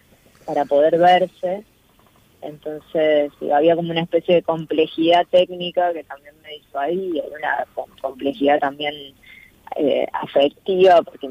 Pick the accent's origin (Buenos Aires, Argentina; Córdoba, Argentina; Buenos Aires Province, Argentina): Córdoba, Argentina; born there; Yo nací en Córdoba, estudié letras en la Universidad Nacional de Córdoba, me formé, después vine acá.